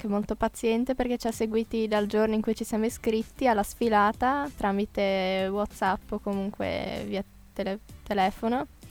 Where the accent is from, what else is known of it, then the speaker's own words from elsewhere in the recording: Tolmezzo, Friuli-Venezia Giulia, Italy; ho 16 anni e vengo da Tolmezzo e frequento la terza pasticceria dell'Isis Paschini Linussio.